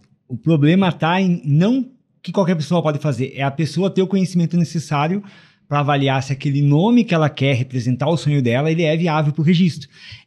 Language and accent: Portuguese; Rio Grande do Sul, Brazil; Sou gaúcho